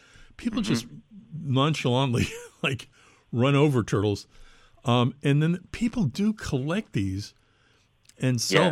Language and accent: English; Watertown, Massachusetts, United States; For me, in Massachusetts, when I grew up in Watertown outside of Boston, I haven't seen a green snake live in, like, decades.